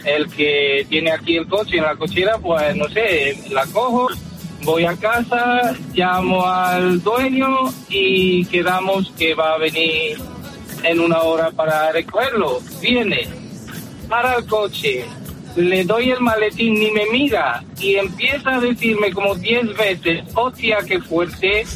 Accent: Romania; now in Pozoblanco, Spain; nosotros somos rumanos, vivimos en la tierra del jamón, Pozo Blanco.

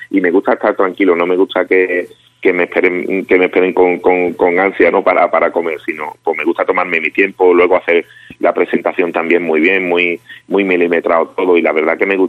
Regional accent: Andalusia, Spain; como muchos andaluces

